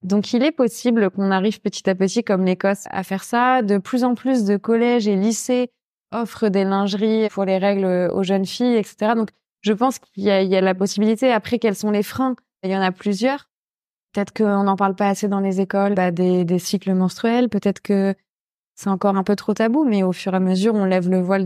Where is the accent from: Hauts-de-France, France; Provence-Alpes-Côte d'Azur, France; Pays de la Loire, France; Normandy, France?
Normandy, France; Rouen; Je suis née à Rouen, exactement. J'ai grandi dans le centre-ville de Rouen, oui.